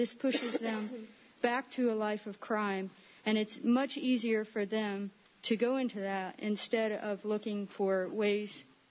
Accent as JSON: {"language": "English", "town": "Freeville", "region": "New York", "country": "United States", "said": "and I'm from Freeville."}